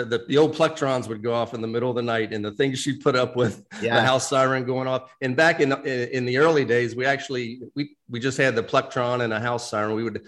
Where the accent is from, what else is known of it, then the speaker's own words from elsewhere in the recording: Ohio, United States; My father exposed me to the volunteer service in my hometown, just outside Cincinnati. He became a volunteer when we moved out into the suburbs.